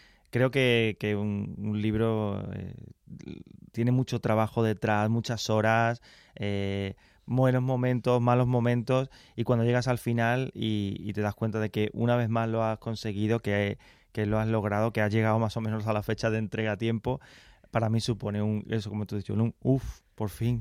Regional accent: Carmona, Andalusia, Spain; yo soy de Carmona y vivía en Carmona, pero mis abuelos eran sevillanos, vivían en Sevilla

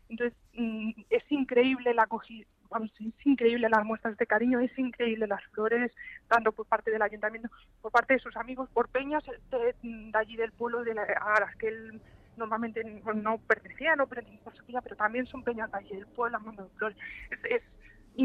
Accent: Toledo, Castilla-La Mancha, Spain; de todo el pueblo donde nosotros somos, de aquí de Toledo

